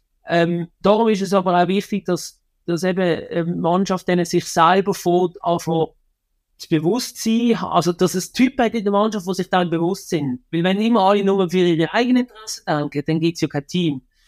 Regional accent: Switzerland; wenn jemand bei uns in der Schweiz sagt, ich bin ehrgeizig, dann machen alle

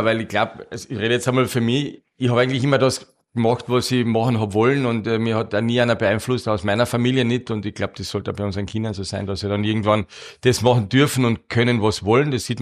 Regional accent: Carinthia, Austria; Ich bin ein Kärntner, wie du wahrscheinlich schon gehört hast.

